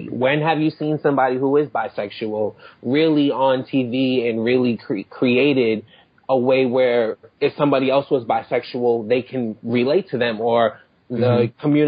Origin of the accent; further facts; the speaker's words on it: Massachusetts, United States; David's from Indiana. I'm from Massachusetts.